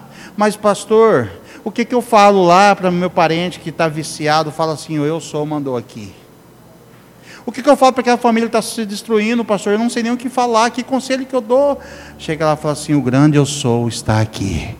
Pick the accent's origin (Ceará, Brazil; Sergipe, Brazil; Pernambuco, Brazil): Pernambuco, Brazil; born there; eu nasci, foi na parteira lá no Pernambuco, num chão pisado. Era parteira, não tinha hospital.